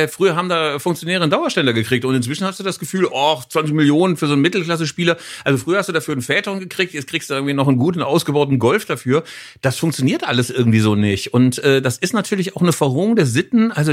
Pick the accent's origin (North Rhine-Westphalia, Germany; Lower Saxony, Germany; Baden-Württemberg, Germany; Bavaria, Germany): North Rhine-Westphalia, Germany; Bielefeld; Und das sage ich als Bielefelder